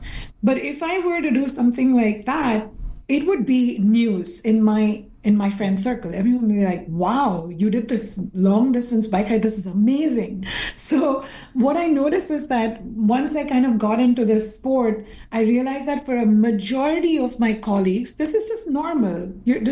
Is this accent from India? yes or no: yes; India; now in Canada; I personally felt it as an Indian immigrant in Canada.